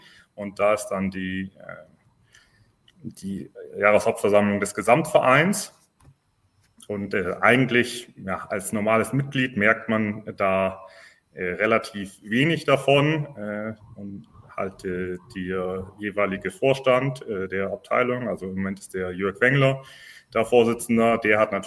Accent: Delmenhorst, Lower Saxony, Germany; Ich komme ja auch aus Delmenhorst, das ist ja auch Landesschachverband in Bremen dann.

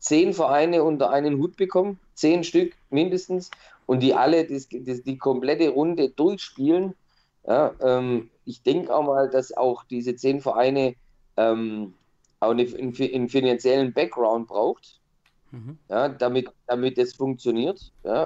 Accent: Stuttgart, Baden-Württemberg, Germany; ich als Stuttgarter kann mir nicht vorstellen

